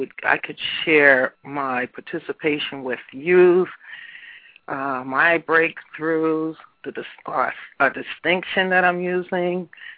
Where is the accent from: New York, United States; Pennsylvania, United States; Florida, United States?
Pennsylvania, United States; Newtown; I'm from Newtown, Pennsylvania, which is very outside of Philly and right across the river from Trenton, New Jersey.